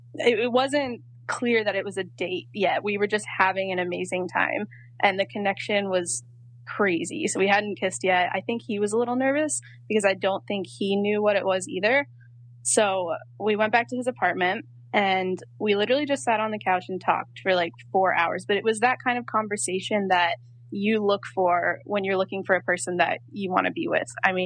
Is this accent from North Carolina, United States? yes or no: yes; North Carolina, United States; and I'm from North Carolina, so I don't know how to drive in that.